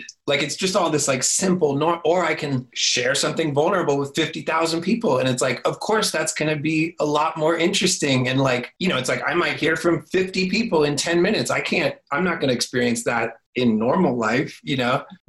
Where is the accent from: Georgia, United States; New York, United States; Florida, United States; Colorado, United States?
Florida, United States; Cause I moved back to my hometown in Florida and it's really sleepy and simple